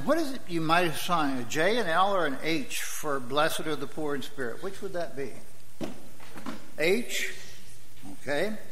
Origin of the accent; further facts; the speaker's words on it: the South, United States; Many of you know I grew up in the South.